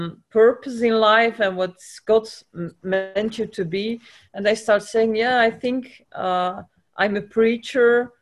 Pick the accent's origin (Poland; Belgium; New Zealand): Belgium; English is a second language; I'm from Belgium.